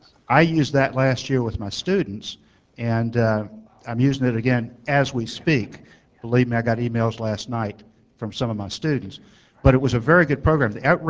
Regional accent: Durham, North Carolina, United States; I'm from Durham, North Carolina

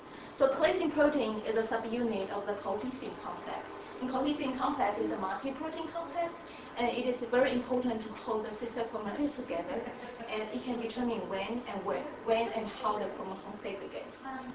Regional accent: Taiwan; now in United States; I'm originally from Taiwan, and currently I'm a graduate student in the Andrew Mullins Lab at Harvard.

